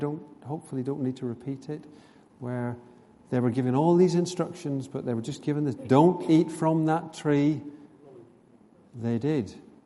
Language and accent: English; Northern Ireland, United Kingdom; I grew up in Northern Ireland. Actually, in the 70s, when I was a teenager, it was very, very respectable to be a Christian.